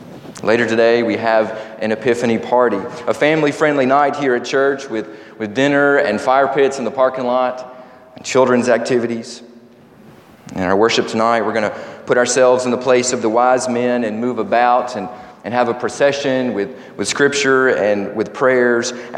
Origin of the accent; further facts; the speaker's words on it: the South, United States; I know my accent is not the best. It's hard for Southerners sometimes to speak Spanish